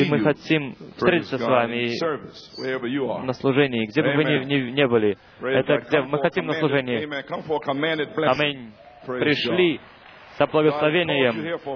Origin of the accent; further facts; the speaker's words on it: New York, United States; Russian is a second language; из Нью-Йорка